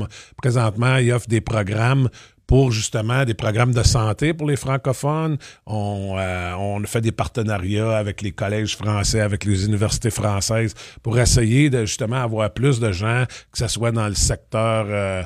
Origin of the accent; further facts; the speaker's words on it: Ontario, Canada; en tant que franco-ontarien, on est tout un peu coupable de...